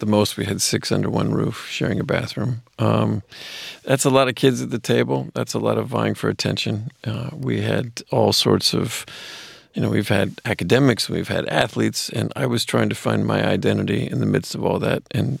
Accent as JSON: {"language": "English", "town": "Los Angeles", "region": "California", "country": "United States", "tie": "born or raised there", "said": "I also, growing up in Los Angeles, an acting career didn't seem like a foreign concept."}